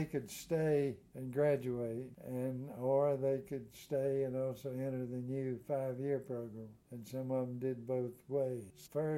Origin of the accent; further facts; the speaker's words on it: North Carolina, United States; I'm from North Carolina, grew up in eastern North Carolina.